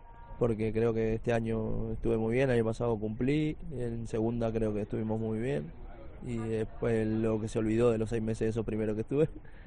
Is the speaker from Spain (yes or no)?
yes; Spain; Soy español también.